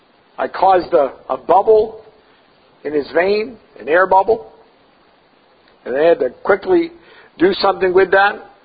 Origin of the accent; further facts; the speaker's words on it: Lowell, Massachusetts, United States; I grew up in Lowell, Massachusetts, and the lifestyle we lived because of my father's lack of responsibility was pretty rough.